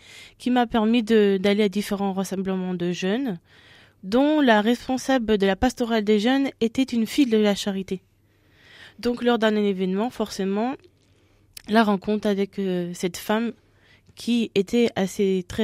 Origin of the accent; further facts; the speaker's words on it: Hauts-de-France, France; Je suis d'origine pas de la Champagne, mais je suis ch'ti, du Nord. Voilà, du Nord Pas-de-Calais.